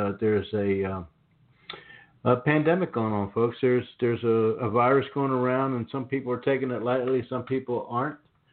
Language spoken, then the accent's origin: English; Northeast, United States; now in South, United States; I come from the Northeast, and living here in the South, it's a little bit different down here than where I grew up.